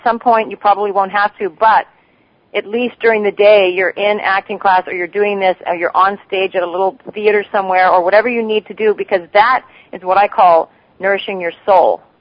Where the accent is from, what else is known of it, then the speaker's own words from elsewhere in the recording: Canada; moved away; when I first met him when I came out here from Canada